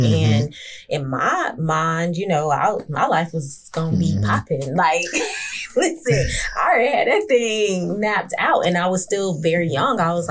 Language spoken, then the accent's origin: English; Jacksonville, Florida, United States; oh, I'm a fashion stylist and I'm from Jacksonville and I do it in Jacksonville